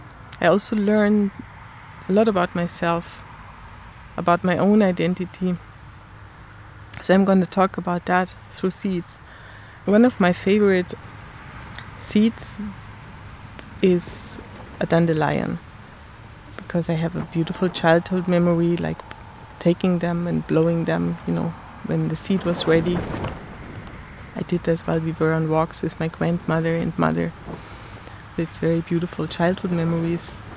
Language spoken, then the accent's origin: English; Austria; English is a second language; I'm from Austria.